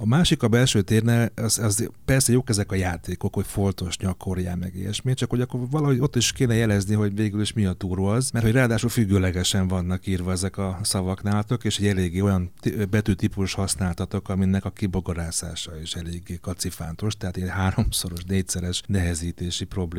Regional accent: Eastern Hungary, Hungary; Főleg, hogy én is Kelet-Magyarországra származom.

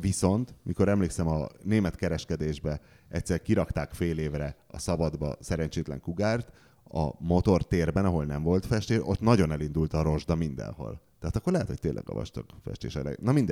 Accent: Szombathely, Vas, Hungary; azzal telt a gyermekkorom, hogy Szombathely és Abda között megyünk a kietlen 86-os úton

